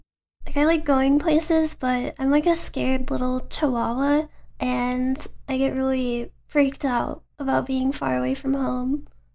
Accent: Michigan, United States; born there; also born or lived in Indiana; now in Seattle, United States; I was born in Michigan, then I relocated to Indiana for a short while, and I was so tired of how flat everything is.

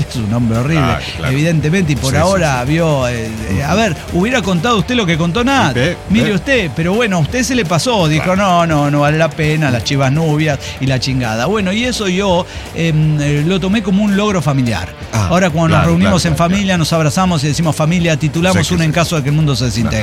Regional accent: Cárdenas, San Luis Potosí, Mexico; also born or lived in Río Verde; les cuento que yo nací en Río Verde, pero crecí en Cárdenas, un municipio aún más pequeño de San Luis Potosí.

